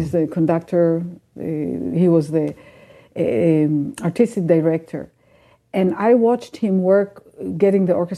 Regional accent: Israel; Lucky for me, I grew up in Israel where it was earlier on

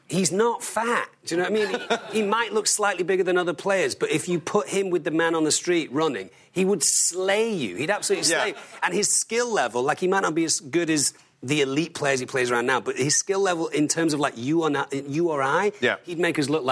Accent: Manchester, North West England, United Kingdom; And I'm from Manchester.

